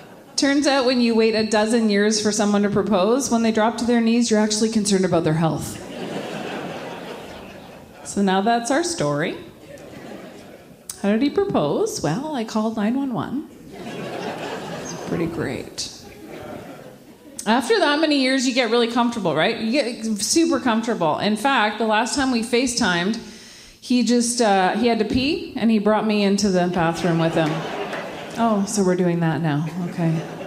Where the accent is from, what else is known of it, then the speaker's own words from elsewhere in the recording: Ottawa, Ontario, Canada; now in Quebec, Canada; I grew up in Ottawa. Yeah. Yeah. I now live in Quebec.